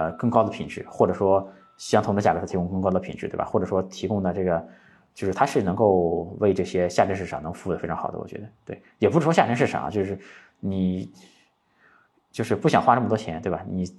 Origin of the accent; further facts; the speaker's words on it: Jinan, Shandong, China; 我前几个月在老家嘛，我老家是山东济南，对吧？